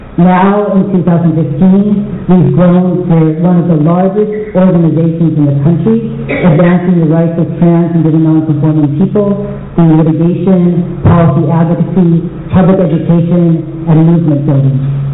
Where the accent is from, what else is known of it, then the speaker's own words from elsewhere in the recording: Seattle, Washington, United States; So, you know, I grew up in Seattle, Washington, But all my family's from Hawaii.